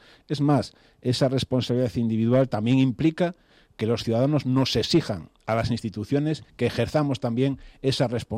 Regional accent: Galicia, Spain; lo bueno que tiene, en general Galicia y en particular mi pueblo, es que por la noche refresca muchísimo y se puede dormir

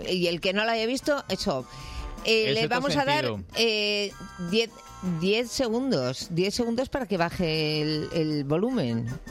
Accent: Spain; Creo que soy la única española que no ha visto Juego de Tronos.

